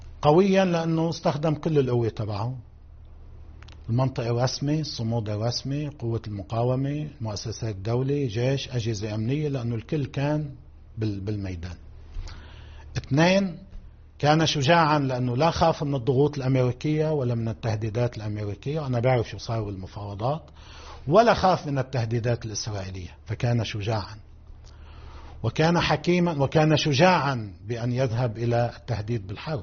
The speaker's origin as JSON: {"language": "Arabic", "country": "Lebanon", "said": "كلنا مع بعضنا كلبنانيين،"}